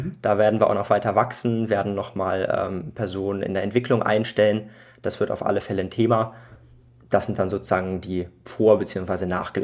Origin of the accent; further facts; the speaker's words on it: Hamburg, Germany; Genau, ich bin gebürtiger Hamburger, bin in Hamburg aufgewachsen und groß geworden. Mich hat es allerdings mal fürs Studium nach Aachen verschlagen. Aber Hamburg ist natürlich so meine Heimat.